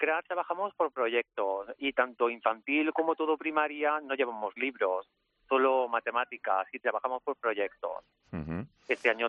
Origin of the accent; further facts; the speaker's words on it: Granada, Andalusia, Spain; now in Teruel, Spain; No, yo soy de Granada. Trabajo aquí en Teruel. Llevo ya unos cuantos años.